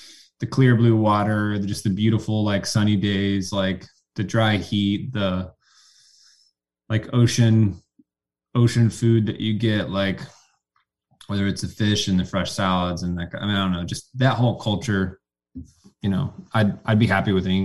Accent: Tennessee, United States; born there; I mean, being in that part of the Blue Ridge, I was born in East Tennessee.

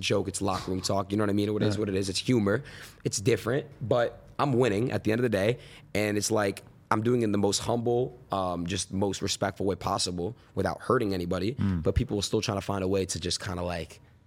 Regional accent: Florida, United States; born there; also born or lived in New York / California; I was born in Florida, moved to New York, moved to Cali, moved back to New York, moved back to Cali.

